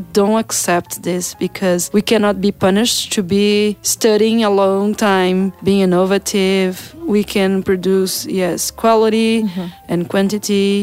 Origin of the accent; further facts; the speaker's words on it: Brazil; English is a second language; I'm from Brazil, I really like the Brazilian coffee